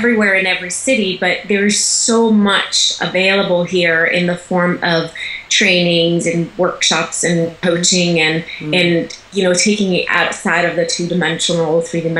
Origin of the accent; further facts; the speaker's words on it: Italy; also born or lived in Switzerland; now in Los Angeles, United States; I was born and raised in Italy. I was then, my family moved to Switzerland, and then when I was 18 I moved to America, where I am now speaking to you from. I live in Los Angeles. I've lived in LA for over 20 years